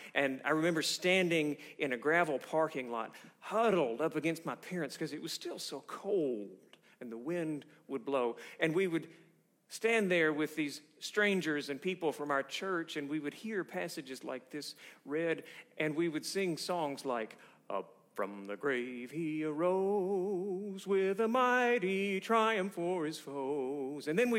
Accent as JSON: {"language": "English", "town": "Chattanooga", "region": "Tennessee", "country": "United States", "tie": "born or raised there", "said": "I saw that my hometown of Chattanooga was already under siege."}